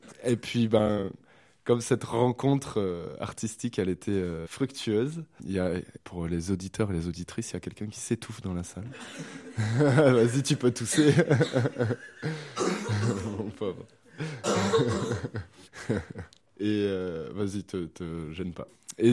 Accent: Avignon, Provence-Alpes-Côte d'Azur, France; moi je viens d'Avignon

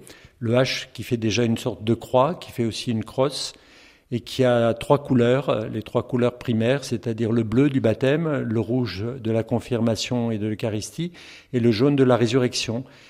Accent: Tournon, Auvergne-Rhône-Alpes, France; born there; je suis né tout simplement à Tournon, sous la tour de la Vierge. Là, il y avait l'hôpital à l'époque, voilà. Donc je suis né à Tournon et j'ai été baptisé le 18 mars, exactement, à Mauves, dans le village de ma grand-mère

